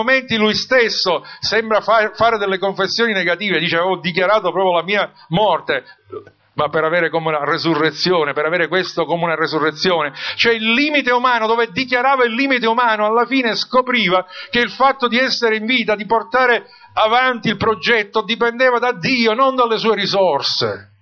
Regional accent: Palermo, Sicily, Italy; Io di solito ho dovuto imparare il siciliano perché era una lingua, i miei mi tenevano lontani da bambino, pur vivendo a Palermo, dalla popolazione locale

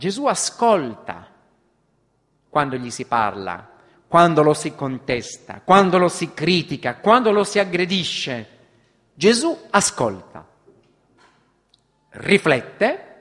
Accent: Calabria, Italy; ormai sono diventato italiano visto che sono cresciuto in Calabria, poi maturato in Italia, mi sento cittadino d'Italia.

